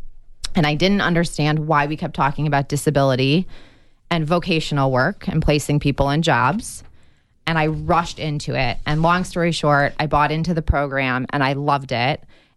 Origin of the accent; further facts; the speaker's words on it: Michigan, United States; I'm from Michigan, so what I consider the real Midwest, East Coast Midwest.